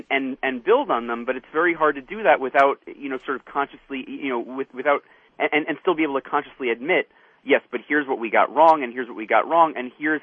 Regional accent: New York City, New York, United States; I grew up in New York City in an extremely diverse neighborhood religiously.

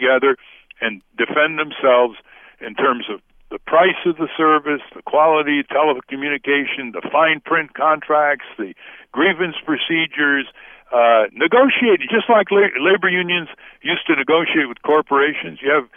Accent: Connecticut, United States; I come from Connecticut. We don't have that kind of referendum.

